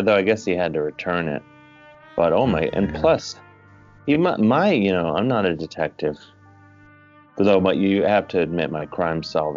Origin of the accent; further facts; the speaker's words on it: University Heights, Ohio, United States; I grew up in University Heights, Chris, as you may have recall.